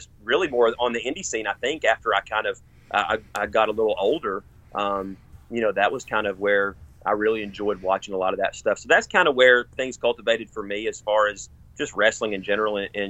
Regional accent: Chattanooga, Tennessee, United States; I did. I grew up in Chattanooga.

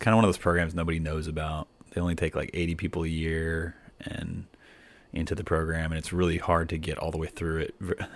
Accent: Keller, Texas, United States; Well, you know, I did live, you know, I grew up in Keller, but I kind of claim Denton.

